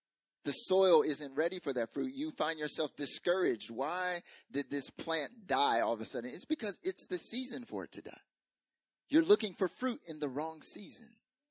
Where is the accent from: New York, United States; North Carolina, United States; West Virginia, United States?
North Carolina, United States; In Korea, I noticed that, at least when I grew up in the South, like I felt like seasons gradually changed. In North Carolina, in the southeastern United States, like it gradually changed.